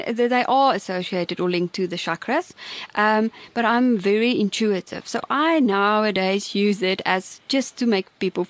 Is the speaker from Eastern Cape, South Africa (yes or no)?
no; Bloemfontein, Free State, South Africa; I'm from Bloemfontein.